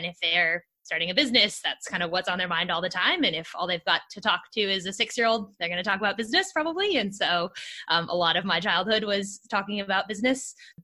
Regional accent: California, United States; And so I grew up in Silicon Valley and that culture of asking for and help and having access to people who've gone in before you and done it before is something I grew up with.

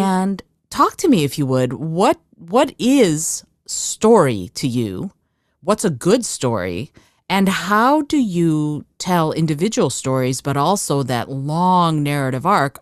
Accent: Michigan, United States; I grew up in Michigan

